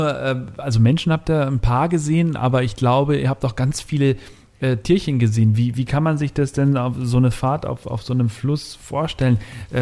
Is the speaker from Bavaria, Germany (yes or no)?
yes; Bavaria, Germany; Ich komme hier auch aus den Bergen raus, Berchtesgadener Land.